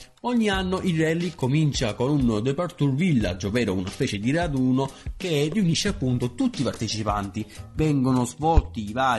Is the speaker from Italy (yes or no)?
yes; Taranto, Apulia, Italy; Comunque, sono di Tamburi